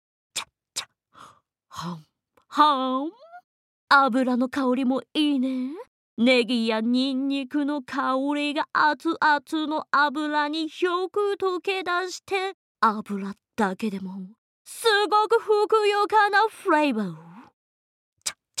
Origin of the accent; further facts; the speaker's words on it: United States; 私アメリカ人。